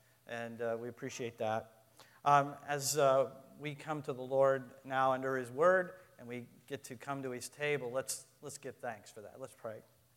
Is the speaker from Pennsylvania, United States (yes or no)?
yes; Pittsburgh, Pennsylvania, United States; And I told her I was from Pittsburgh.